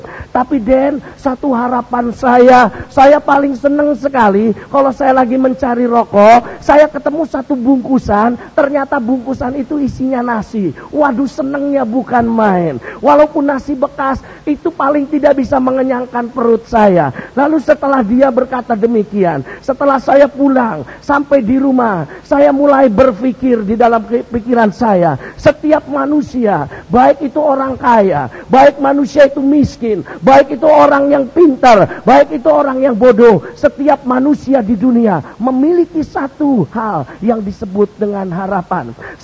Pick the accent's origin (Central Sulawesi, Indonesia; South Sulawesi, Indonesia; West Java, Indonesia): West Java, Indonesia; Bandung; now in Cirebon, Indonesia; saya ini asal dari Bandung, tapi sekarang saya menggembalakan satu sidang jemaat yang sama dengan saudara di sini, yaitu dari Gereja Bethel Indonesia, dari jemaat Kalvari di kota Cirebon.